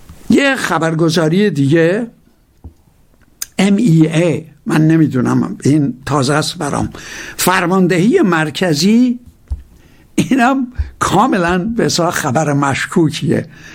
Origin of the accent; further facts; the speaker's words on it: Iran; همینجوری از من پرسید چهره منی که دید اهل کجایی، گفتم اهل ایران